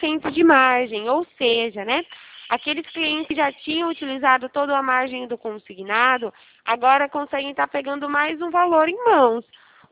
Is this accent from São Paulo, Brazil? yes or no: yes; Araras, São Paulo, Brazil; Isso, sou daqui de Araras mesmo.